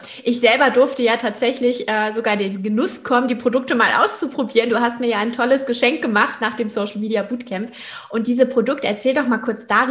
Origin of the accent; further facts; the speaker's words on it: Hamburg, Germany; in Hamburg und Umgebung. Und das ist ja meine Heimat.